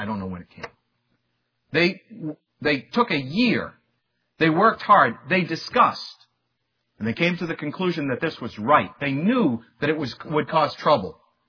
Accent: Massachusetts, United States; I'm from Massachusetts, so I know what short winter days are like.

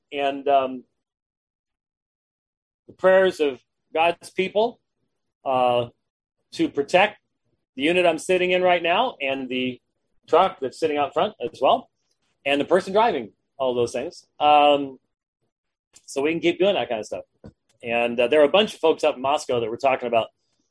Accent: Scotland, United Kingdom; We're both Scottish too, which is sort of frightening.

